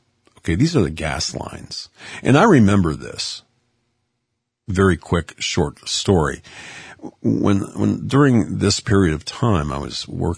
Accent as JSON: {"language": "English", "town": "Erie", "region": "Pennsylvania", "country": "United States", "tie": "born or raised there", "said": "she was in a mental ward in a hospital here in my hometown of Erie, Pennsylvania."}